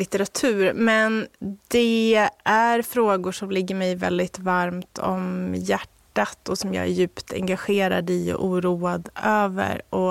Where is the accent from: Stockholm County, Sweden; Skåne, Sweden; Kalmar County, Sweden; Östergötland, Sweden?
Stockholm County, Sweden; Haninge; Jag har koppling, men jag är inte från Nynäshamn. Jag är uppvuxen i Haninge.